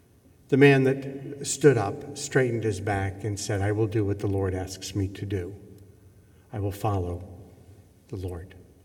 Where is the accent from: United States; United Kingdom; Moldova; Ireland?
Ireland; But that's because I'm Irish.